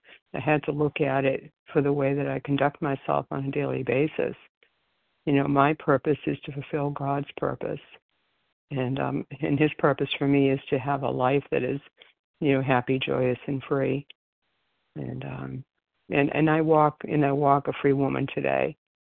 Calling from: Florida, United States; I'm calling from Florida this morning.

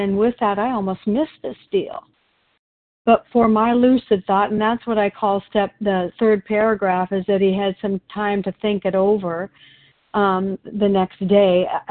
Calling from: Oregon, United States

